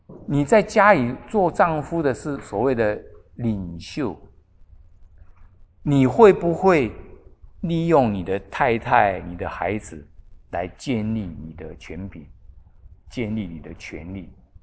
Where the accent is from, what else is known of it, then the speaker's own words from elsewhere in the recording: China; 我们中国人有一句话，有没有？三人行必有什么？